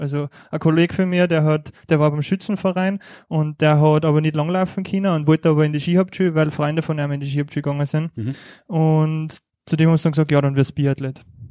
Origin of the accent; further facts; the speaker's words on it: Styria, Austria; Also aufgewachsen bin ich in so einem kleinen Seitental vom Ennstal in der Nähe von Schladming.